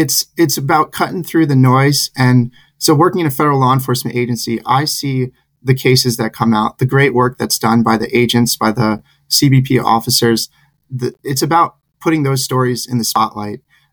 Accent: New Jersey, United States; I'm from New Jersey, like many URI alum.

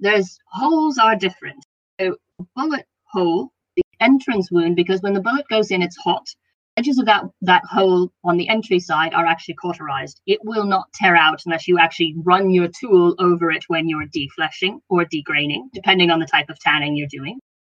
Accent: United States; now in United Kingdom; when I still lived in the US. So you can tell by my accent at this point that I'm not British originally.

